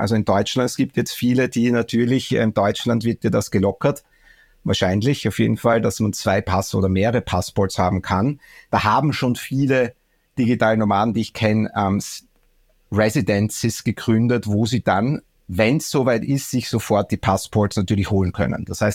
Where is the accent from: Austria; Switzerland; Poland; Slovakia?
Austria; born there; ich fühle mich natürlich als geborener Österreicher. Ich bin hier ja auch extrem dankbar, hier geboren zu sein. Habe auch meinen Lebensmittelpunkt sehr lange in Österreich gehabt. Ich habe ja hier studiert auch.